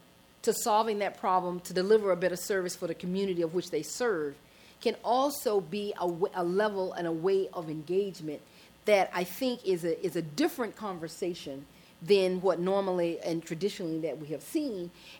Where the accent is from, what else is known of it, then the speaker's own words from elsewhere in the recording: United States; What I always say, I'm from America, so we got the best idea.